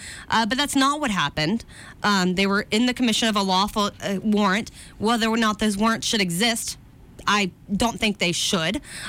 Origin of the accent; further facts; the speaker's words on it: Florida, United States; I know so many Hispanics because I'm from Florida, keep in mind.